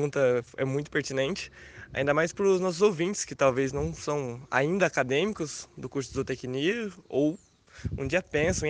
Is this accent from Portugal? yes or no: no; Maringá, Paraná, Brazil; aqui na UEM, que é na minha terra, né? Aqui em Maringá